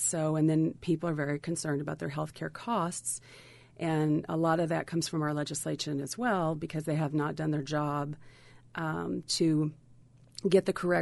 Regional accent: Branson, Missouri, United States; also born or lived in Arizona / Kansas City / D.C.; now in Springfield, United States; Well, I was born here in Springfield. I grew up in Branson, so I spent about my first 30 years in Branson and then moved to Springfield in 98.

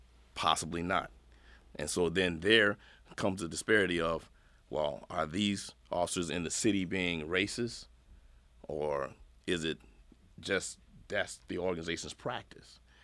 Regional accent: Rochester, New York, United States; I grew up at Bating Street, and at the time, Hanover Houses was still up.

